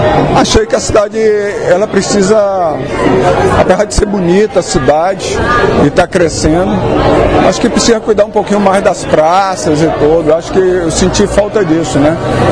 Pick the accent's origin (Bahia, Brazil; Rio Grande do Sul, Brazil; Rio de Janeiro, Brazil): Bahia, Brazil; Vitória da Conquista; Eu fico feliz, assim, por ser minha terra